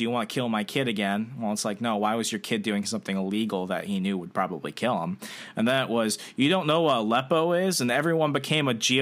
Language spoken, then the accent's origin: English; Arizona, United States; moved away; I'm originally from the Southwest Arizona, and I've lived throughout the country.